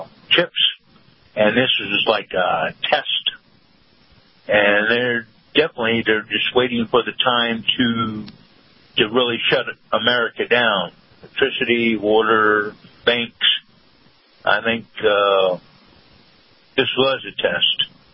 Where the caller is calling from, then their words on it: Sarasota, Florida, United States; Morning, Mr. Carl, Mr. Frank. … down here in Sarasota.